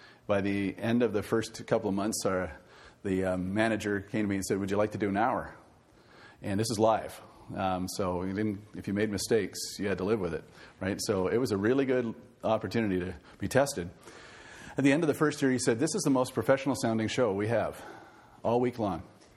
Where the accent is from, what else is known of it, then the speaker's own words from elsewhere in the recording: Sudbury, Ontario, Canada; I heard on a Sunday night from a radio broadcast called Breakthrough out of Southern Ontario, and I was from Sudbury.